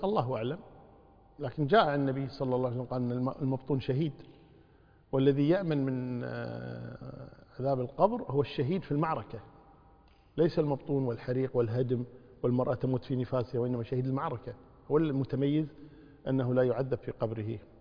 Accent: Kuwait; إذا كان عندنا في الكويت

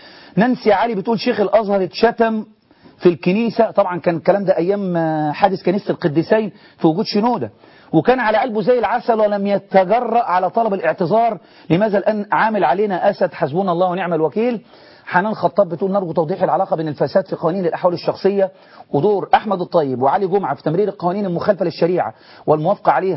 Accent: Egypt

